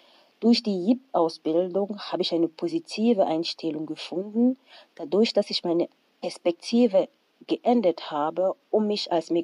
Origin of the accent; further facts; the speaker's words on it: Cameroon; now in Germany; ich komme ursprünglich aus Kamerun und studiere BWL an der Fachhochschule Würzburg-Schweinfurt.